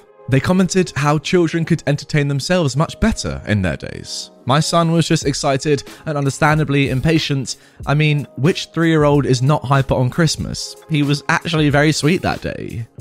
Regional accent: Germany; If you haven't guessed by now, I am from Germany and my mum lived in the GDR.

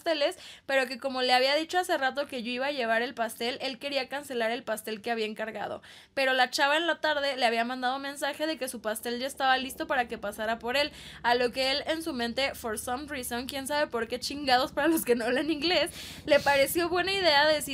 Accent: Parral, Chihuahua, Mexico; mi paisana Ando porque yo también soy de Parral.

